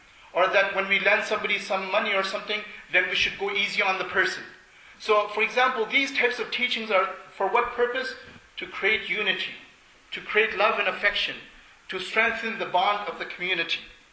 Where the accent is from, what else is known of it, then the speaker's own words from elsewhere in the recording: India; For example, I'm originally from India.